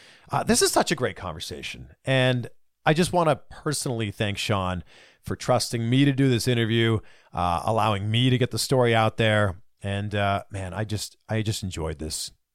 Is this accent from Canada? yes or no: yes; Canada; I am Canadian.